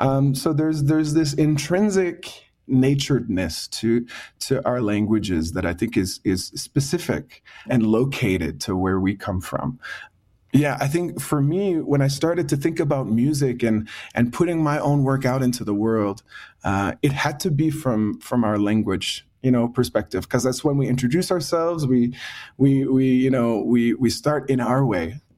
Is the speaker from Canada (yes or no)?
yes; Eastern Canada, Canada; So I just said in my language … I come from the East Wabanaki territory. Mi'kma'ki, Wabanaki, we're all related, we're all connected.